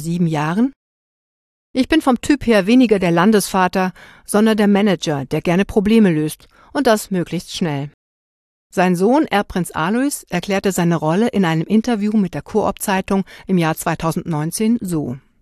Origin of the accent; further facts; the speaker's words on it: Liechtenstein; Als Liechtensteinerin gibt man im Ausland, und das ist nie mehr als 10 Minuten Autofahrt entfernt, stets Auskunft. Ja, wir sind ein richtiges Land.